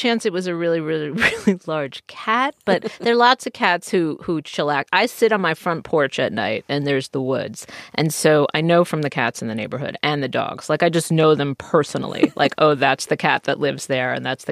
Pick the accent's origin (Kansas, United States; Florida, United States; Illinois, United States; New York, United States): New York, United States; Queens; because I grew up in Queens, I know all about bobcats, you know?